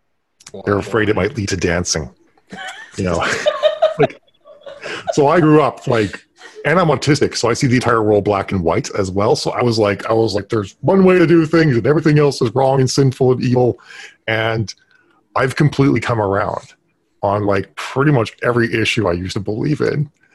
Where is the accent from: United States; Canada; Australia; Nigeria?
Canada; I grew up in Canada